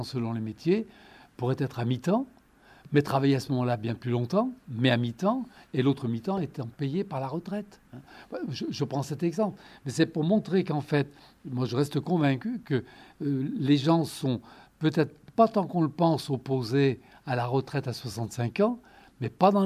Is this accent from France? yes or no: yes; France; Chez nous, en France, on n'a pas cela.